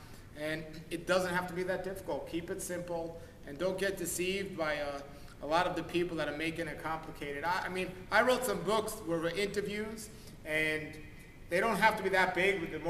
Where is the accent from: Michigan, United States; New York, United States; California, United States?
New York, United States; And I am from New York, so let me clarify